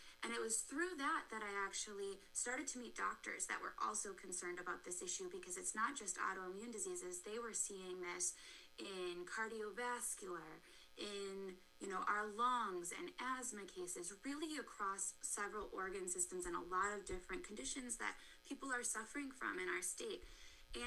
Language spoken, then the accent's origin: English; Mount Horeb, Wisconsin, United States; So I grew up in Mount Horeb, Wisconsin, but actually a bit outside of Mount Horeb in a rural area about 15 minutes from everything else in the middle of cornfields.